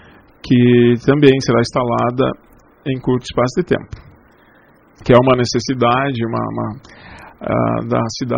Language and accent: Portuguese; Espumoso, Rio Grande do Sul, Brazil; como eu sou natural de Espumoso, eu trabalho aqui porque eu gosto da cidade